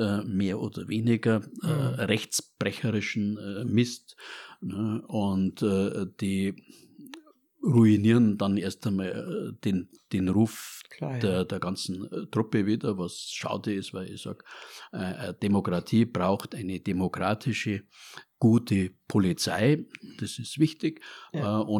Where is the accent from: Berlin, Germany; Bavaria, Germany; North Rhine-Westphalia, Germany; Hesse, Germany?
Bavaria, Germany; Munich; München spielt für mich allein deswegen eine große Rolle, weil ich ein Münchner bin, also mit Stammbaum sogar, ne? Und das ist meine Heimat und da kenne ich mich aus.